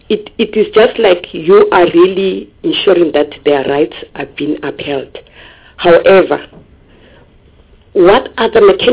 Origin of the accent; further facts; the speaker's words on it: South Africa; Because I'm an abiding citizen as a South African.